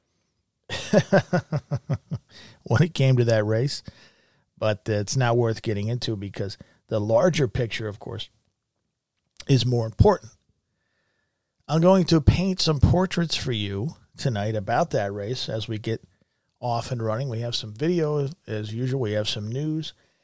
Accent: Pennsylvania, United States; In Pennsylvania, my home state, I've seen some completely insane things in the last several months.

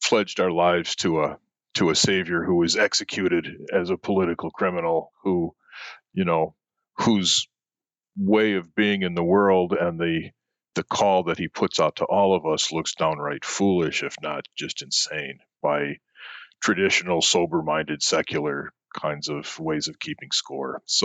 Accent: Joliet, Illinois, United States; Well, I grew up in the American Midwest, in a blue-collar town called Joliet, Illinois, which was only known for prisons when I was growing up.

